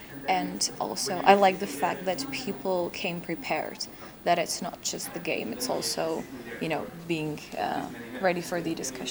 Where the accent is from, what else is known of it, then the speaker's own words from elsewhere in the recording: Czechia; I come from the Czech Republic.